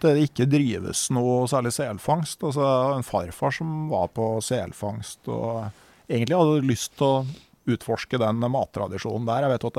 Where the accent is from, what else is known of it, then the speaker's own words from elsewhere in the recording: Gausdal, Innlandet, Norway; da jeg vokste opp i Gausdal, så fikk de jo rakfisk i butt på butikken